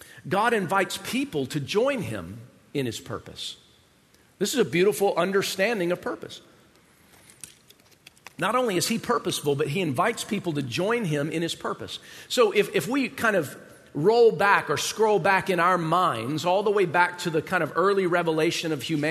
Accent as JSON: {"language": "English", "region": "Georgia", "country": "United States", "said": "I know that I'm originally from Georgia, and that probably shocks everyone because you have this idea of what Southerners do and don't like."}